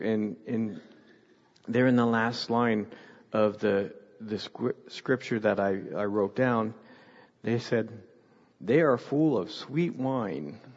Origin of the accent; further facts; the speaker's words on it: the North, United States; I'm a Yankee, and I'm from the North, and the Northern people, especially people in New York, make fun of people that aren't like them